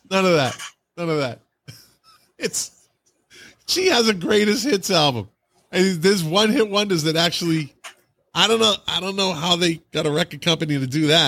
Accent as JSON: {"language": "English", "town": "Boston", "region": "Massachusetts", "country": "United States", "tie": "born or raised there", "said": "Growing up in Boston, I mean that is"}